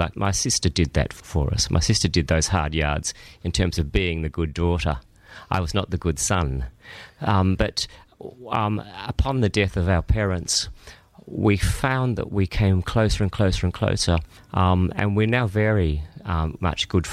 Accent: Kapunda, South Australia, Australia; Well, I call it the misfortune of being born in the mid-north of South Australia in the 1960s. A little town called Kapunda, which is nestled in between the Barossa and Clare Valleys

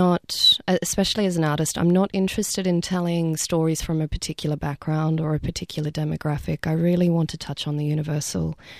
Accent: New South Wales, Australia; we're all women of colour, we're all from Western Sydney

